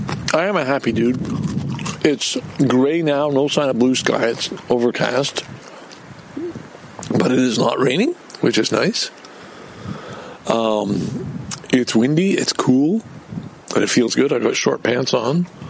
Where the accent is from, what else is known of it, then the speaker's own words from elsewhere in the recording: Valleyfield, Quebec, Canada; Remember, key point, I grew up in Valleyfield because my father was managing a dredging project for the St. Lawrence Seaway.